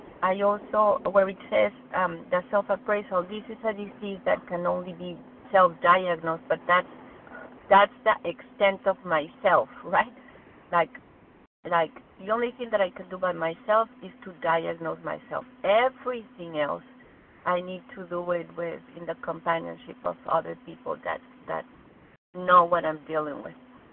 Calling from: Boston, Massachusetts, United States; recovered compulsive overeater, I'm calling from Boston.

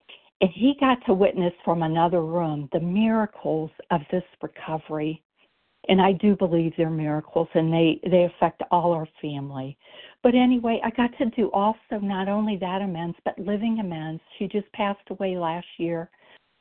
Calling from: Ohio, United States; Hi, this is … from Ohio.

